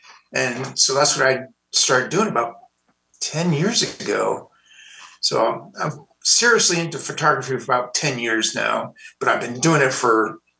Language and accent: English; Chicago, Illinois, United States; born there; also born or lived in East Coast / West Coast; Well, I was born in Chicago, but I lived all over the country because my dad was a Korean Navy guy. So I lived East Coast, West Coast, but now I'm back here in the Midwest.